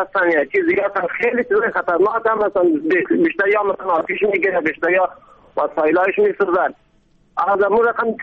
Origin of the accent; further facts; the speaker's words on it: Ghazni, Afghanistan; ولایت های سرسل مثل ولایت ما غزنی